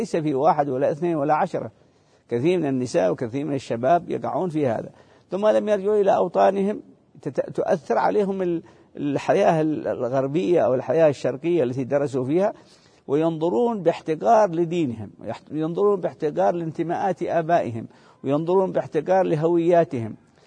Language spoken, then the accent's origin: Arabic; Yemen; أنها وقعت في الفترة التي كان عندنا في اليمن طغيان الشيوعية.